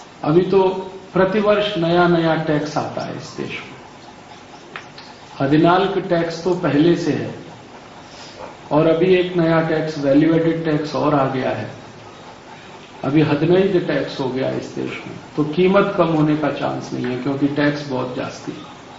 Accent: Aligarh, Uttar Pradesh, India; मेरा जिला उत्तर प्रदेश में अलीगढ़

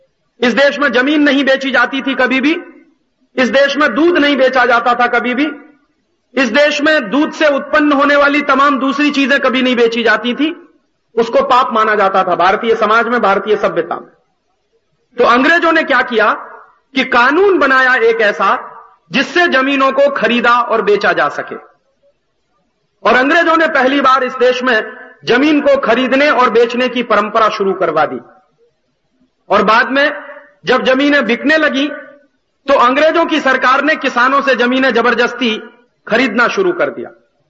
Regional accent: Uttar Pradesh, India; मैं जिस प्रदेश का रहने वाला हूं, उत्तर प्रदेश

